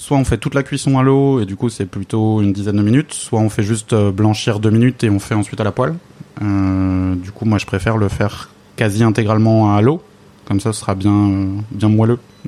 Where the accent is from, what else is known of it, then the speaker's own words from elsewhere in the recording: Grand Est, France; Moi je suis alsacien d'origine